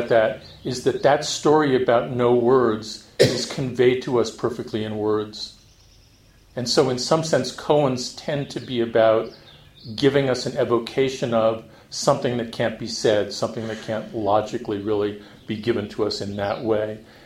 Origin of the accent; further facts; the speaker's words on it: New York, United States; That's hard for me because I'm from New York